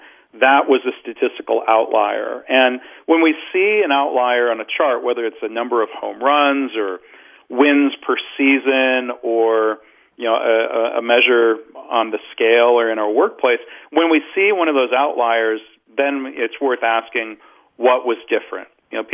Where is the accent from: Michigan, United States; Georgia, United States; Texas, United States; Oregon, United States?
Michigan, United States; Detroit; I grew up in the Detroit area, if you and the listeners won't hold that against me.